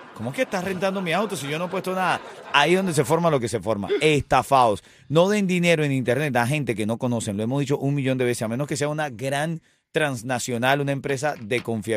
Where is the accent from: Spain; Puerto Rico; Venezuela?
Venezuela; now in Cuba; en mi caso, que soy venezolano, que me enamoré de la idiosincrasia cubana. Ya yo soy cubano, pero no por inyección